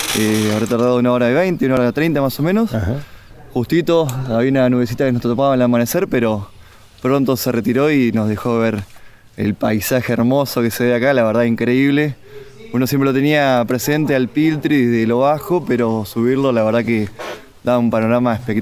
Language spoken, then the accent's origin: Spanish; Necochea, Buenos Aires Province, Argentina; soy de Necochea, el sudeste de provincia de Buenos Aires.